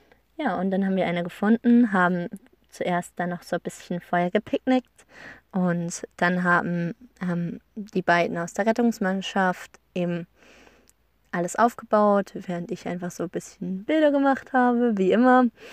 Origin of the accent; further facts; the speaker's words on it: Germany; besonders für mich als Deutsche, die noch nie sowas erlebt hat